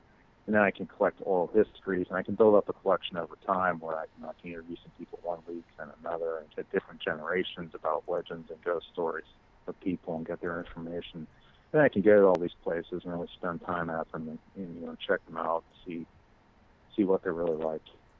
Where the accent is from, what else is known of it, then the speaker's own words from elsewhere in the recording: Pittsburgh, Pennsylvania, United States; because I live in Pennsylvania. I'm from Pittsburgh.